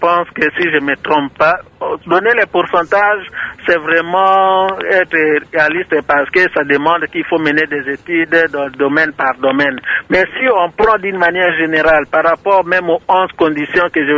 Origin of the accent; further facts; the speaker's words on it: DR Congo; ce premier point-là n'est pas encore une réussite chez nous en République démocratique du Congo